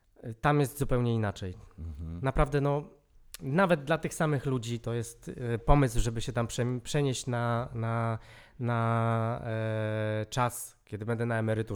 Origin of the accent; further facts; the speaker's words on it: Sosnowiec, Silesian Voivodeship, Poland; Jak pytają się, skąd jestem i mówię, że jestem z Polski